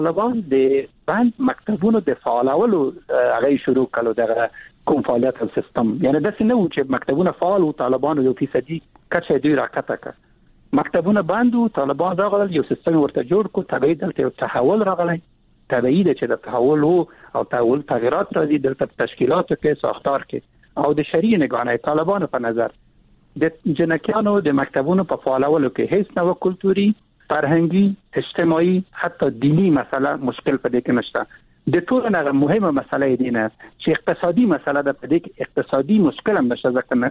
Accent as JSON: {"language": "Pashto", "country": "Afghanistan", "said": "کمزه طالبم نه یم، زه افغان یم او زه غوړم وفای خو وایم"}